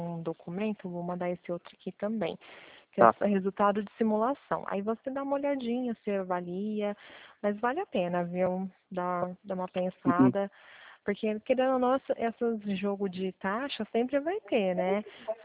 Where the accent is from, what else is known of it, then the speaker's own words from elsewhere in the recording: Pirassununga, São Paulo, Brazil; Sou de Pirassununga.